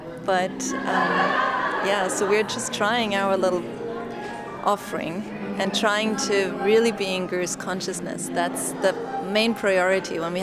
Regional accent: Munich, Bavaria, Germany; from Munich.

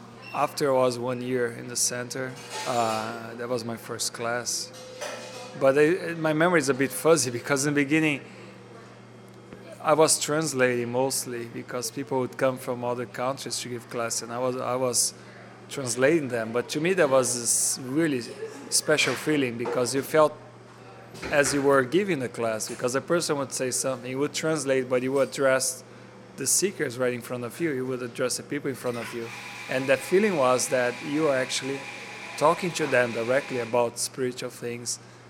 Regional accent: Brazil; I'm from Brazil

